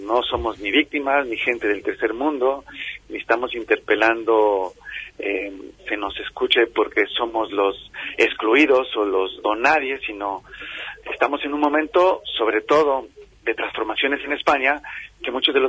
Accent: Mexico; soy mexicano

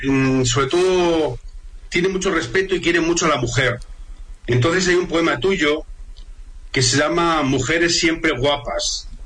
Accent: Villacañas, Castilla-La Mancha, Spain; tenía otros compromisos en Villacañas, en mi pueblo, y no pude ir

